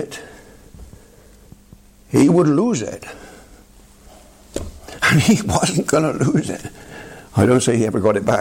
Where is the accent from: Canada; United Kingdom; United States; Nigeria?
United Kingdom; England; Well, I happen to be an Englishman. And I'm not saying this because I'm an Englishman, but I am an Englishman.